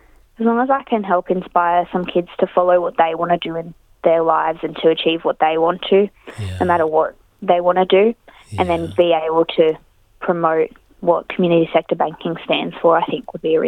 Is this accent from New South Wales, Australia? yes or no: no; Canberra, Australian Capital Territory, Australia; So originally I'm from Canberra.